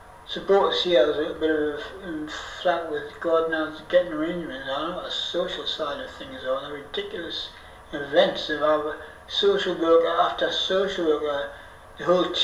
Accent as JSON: {"language": "English", "town": "Newcastle upon Tyne", "region": "North East England", "country": "United Kingdom", "said": "So I'm from Newcastle, you know what I mean? So the Big Lamp, the top area, as far as I was concerned, detached flat, it was a great place."}